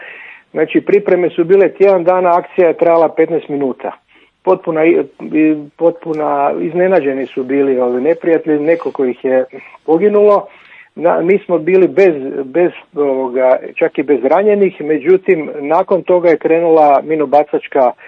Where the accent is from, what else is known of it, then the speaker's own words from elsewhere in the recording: Croatia; Ono što je kod nas u Hrvatskoj zapravo dobro